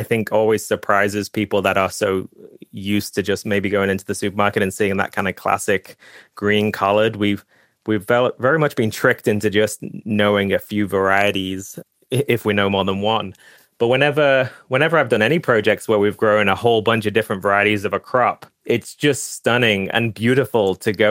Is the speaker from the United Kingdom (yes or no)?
yes; United Kingdom; accent: British; now in United States; I'm obviously not from the South. I hope I still have my British accent, but I've been living here for about 8 years now.